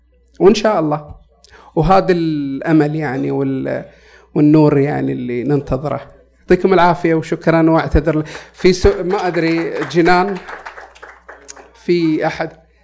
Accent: Saudi Arabia; يعني ما في ثقة في أنا كفنان سعودي

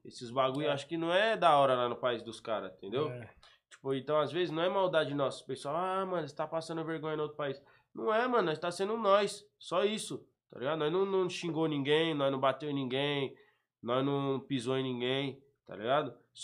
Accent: São Paulo, Brazil; lá da Zona Sul, lá do Capão

